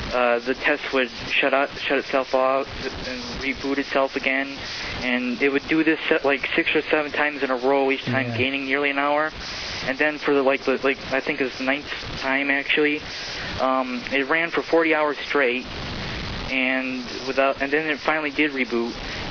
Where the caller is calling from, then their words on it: Rochester, New York, United States; Rochester, New York.